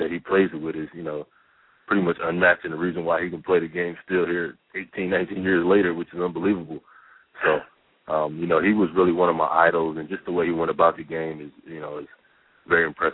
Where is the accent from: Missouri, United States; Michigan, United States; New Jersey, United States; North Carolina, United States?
New Jersey, United States; You know, I'm from Jersey, so everybody is, you know, basketball player. Basketball is huge here.